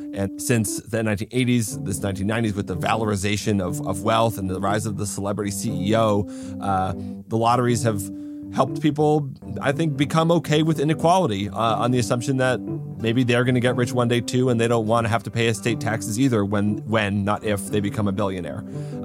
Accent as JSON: {"language": "English", "region": "Massachusetts", "country": "United States", "said": "some states, Massachusetts, my home state, until very recently, you'd only buy tickets in cash."}